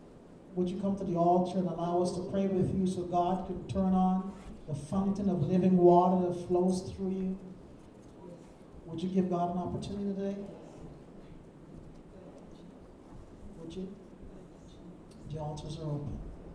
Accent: Ghana; As a kid growing up in Ghana, I couldn't stand those locusts.

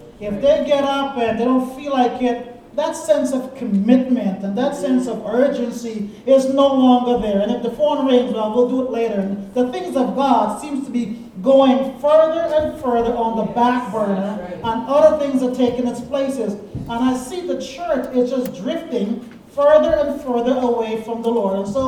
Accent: Guyana; as a young child growing up in Guyana, of course, it's very evangelical

